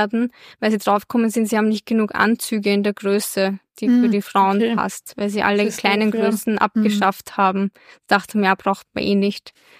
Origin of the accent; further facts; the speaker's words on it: Austria; bei uns in Österreich kriegt man 3 Millisievert pro Jahr.